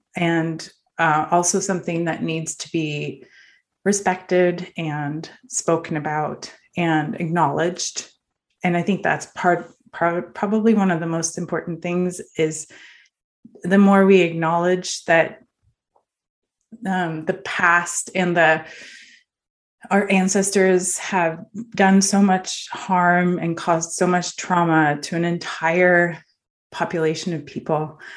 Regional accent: Norway; Well, so I grew up in Norway and my grandmother, she's from Northern Norway.

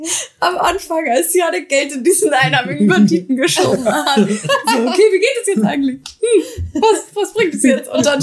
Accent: Germany; dass wir uns mal mit jemandem unterhalten hatten und gesagt haben, ja, wir kommen aus Deutschland

